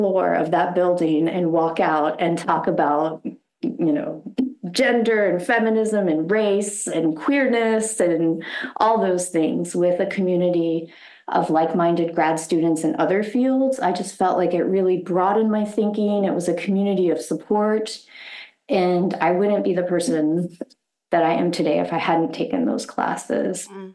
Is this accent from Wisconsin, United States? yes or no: no; Richmond, Virginia, United States; And I grew up outside of Richmond, Virginia.